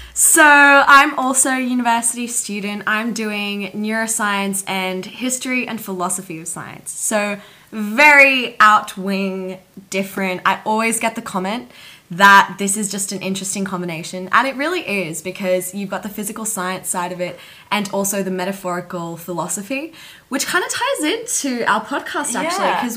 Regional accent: Gold Coast, Queensland, Australia; now in Sydney, Australia; I moved to Sydney only 2 years ago, so I moved from the Gold Coast. So I'm a Goldie girl, and yeah, moving to Sydney was the best decision I ever made.

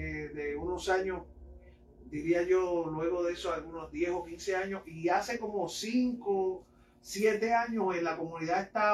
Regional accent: Dominican Republic; now in Puerto Rico; Nosotros como dominicanos, como dominriqueños, tenemos que evolucionar hacia cosas más espirituales.

